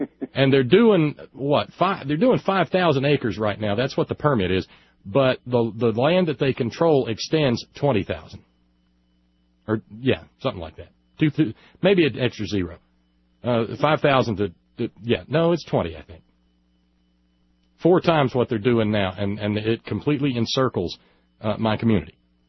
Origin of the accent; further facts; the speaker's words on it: Alabama, United States; like I told you last night, I was born and raised in Alabama.